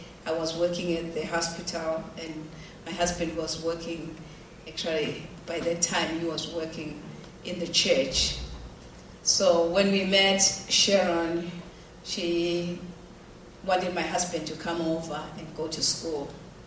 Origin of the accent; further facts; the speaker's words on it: Ingwavuma, KwaZulu-Natal, South Africa; English is a second language; I grew up in South Africa at Ingwavuma, which is this small